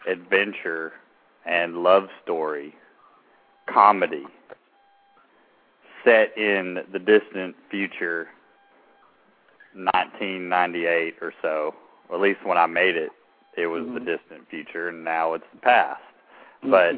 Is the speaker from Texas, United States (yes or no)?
yes; San Angelo, Texas, United States; also born or lived in Dallas / Fort Worth; Yes, I was originally from West Texas, San Angelo, Texas, and then I moved to Dallas and Fort Worth for a few years, and went to DeVry Institute.